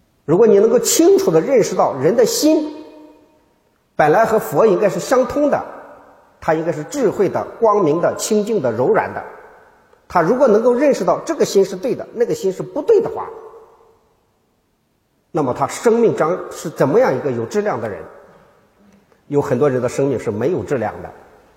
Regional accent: China; 我们中国人就可以把自己的脚放到里头去洗

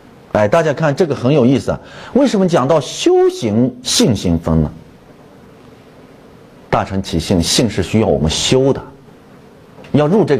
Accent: China; 那么我们中国人还有一个心性特点是最容易相应的是什么，

